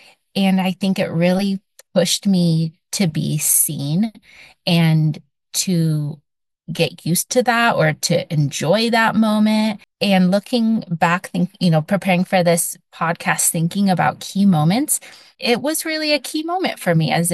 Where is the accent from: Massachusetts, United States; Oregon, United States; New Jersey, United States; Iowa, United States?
Oregon, United States; Maupin; also born or lived in The Dalles; Well, I was born in the Dalles, Oregon, and spent my first 5 years in a very tiny town, Maupin, on the Deschutes River.